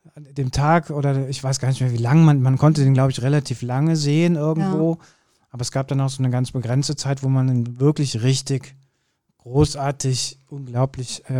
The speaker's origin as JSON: {"language": "German", "town": "Kürten", "region": "North Rhine-Westphalia", "country": "Germany", "tie": "born or raised there", "said": "Ich bin ja in Kürten groß geworden"}